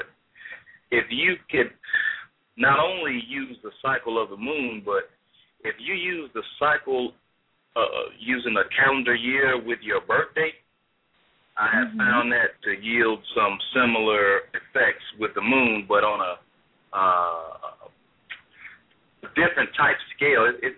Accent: Tuscaloosa, Alabama, United States; Matter of fact, I'm from Tuscaloosa, Alabama, right? But tornado kind of ripped through.

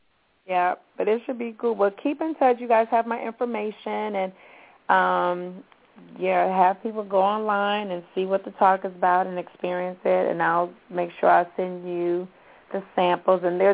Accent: Midwest, United States; I was just about to say Midwest, and I'm from the Midwest.

